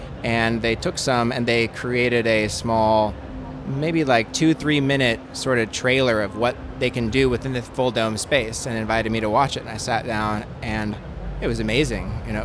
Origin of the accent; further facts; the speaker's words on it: Boulder, Colorado, United States; I'm from Boulder, Colorado.